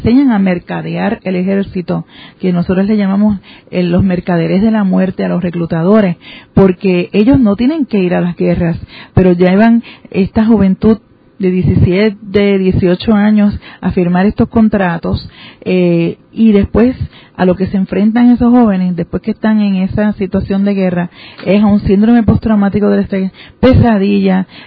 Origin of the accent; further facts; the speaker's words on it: Puerto Rico; aquí somos de Puerto Rico, estamos acá.